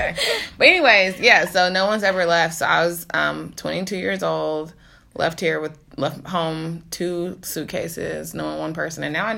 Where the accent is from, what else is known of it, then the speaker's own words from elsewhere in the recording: Texas, United States; now in New York City, United States; I'm a girl from Texas, and now I'm working in sports PR inside the Empire State Building.